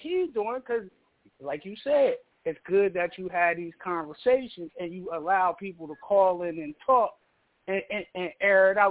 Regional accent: Queens, New York, United States; now in Delaware, United States; I'm from Queens.

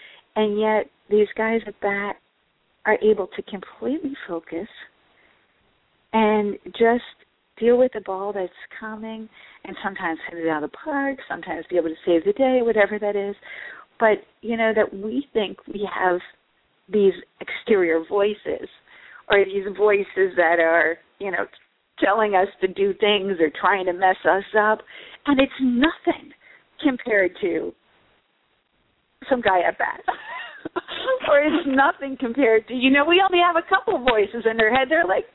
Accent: Atlantic City, New Jersey, United States; growing up, I'm from Atlantic City, so I used to go to Phillies games.

